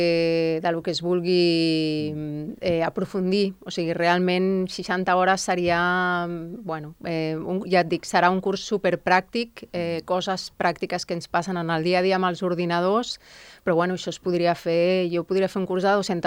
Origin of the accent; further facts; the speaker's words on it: Barcelona, Catalonia, Spain; jo sóc de Barcelona.